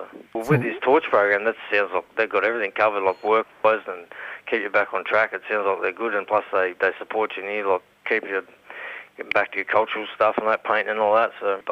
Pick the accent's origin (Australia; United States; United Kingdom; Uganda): Australia; New South Wales; Hawkes River. That's where I originate from. And all the rest of the family in Brisbane, they all migrated up from Sydney. But because I grew up in Bunjalung, that's where most of my roots are down that way. So high school and all that there.